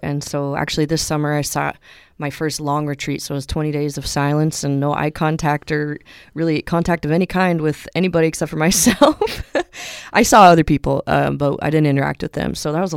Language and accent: English; California, United States; born there; speaking as an American, I was born in California, so are my parents.